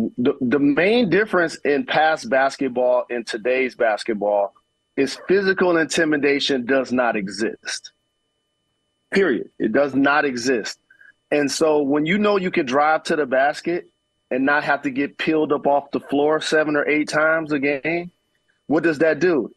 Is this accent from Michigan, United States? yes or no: yes; Detroit, Michigan, United States; Fortunate enough, I grew up in Detroit, that was one, and played in Indiana, that's two.